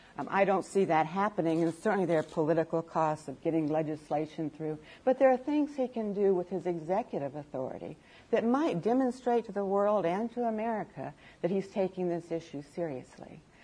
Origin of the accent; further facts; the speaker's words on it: Texas, United States; I'm from Texas, a coastal area. I understand the benefits that brings.